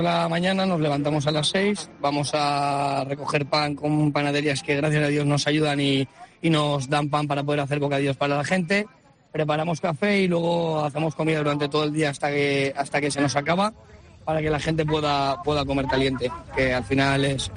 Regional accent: Valencia, Valencian Community, Spain; Nosotros somos de Valencia, sí.

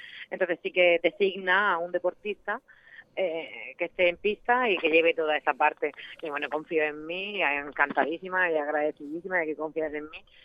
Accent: La Unión, Region of Murcia, Spain; murciana de la Unión

